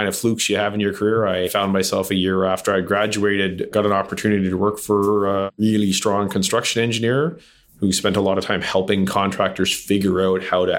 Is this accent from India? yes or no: no; Toronto, Ontario, Canada; Actually, I grew up in and around Toronto.